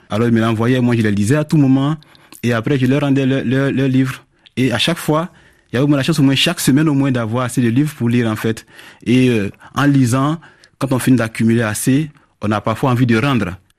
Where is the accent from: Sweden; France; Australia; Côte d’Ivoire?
Côte d’Ivoire; first language Dioula; French is a second language; Évidemment, je parle ma langue maternelle, je parle djoula parfaitement.